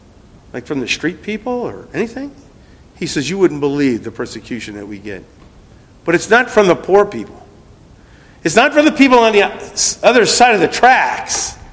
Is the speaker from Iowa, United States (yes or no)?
no; Detroit, Michigan, United States; Now, I say that because I'm from Detroit, so that's okay.